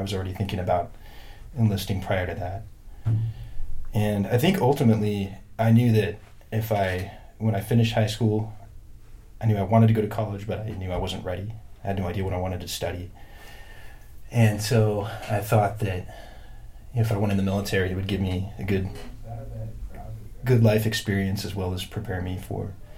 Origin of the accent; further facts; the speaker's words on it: Eugene, Oregon, United States; I was born and raised here in the Eugene Springfield area. Lived here off and on my whole life, other than military service.